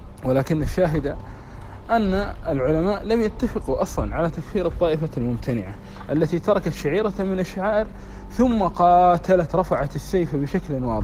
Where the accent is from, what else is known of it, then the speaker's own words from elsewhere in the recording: Kuwait; وهذا أمر مشاهد حتى عندنا في الكويت